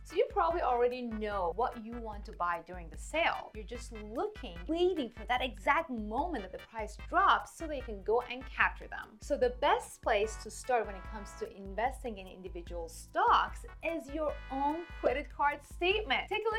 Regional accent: Iran; You see, I'm from Iran

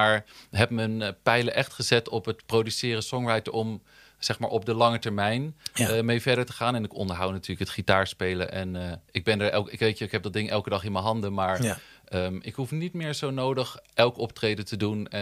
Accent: Zoetermeer, South Holland, Netherlands; In Zoetermeer.

